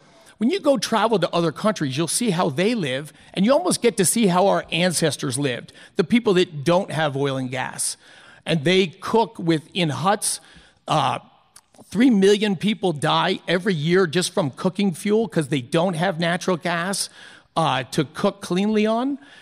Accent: Colorado, United States; I grew up in Colorado, and when I was your age, I went to campus middle school.

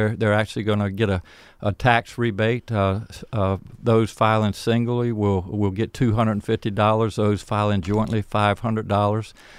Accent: Chesapeake Bay, United States; I grew up on the Chesapeake Bay. It was literally our backyard

